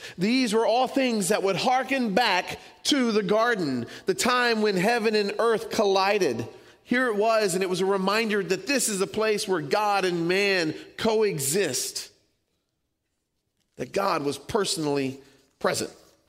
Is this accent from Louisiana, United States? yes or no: yes; Louisiana, United States; I'm from Louisiana. We got those all over the place.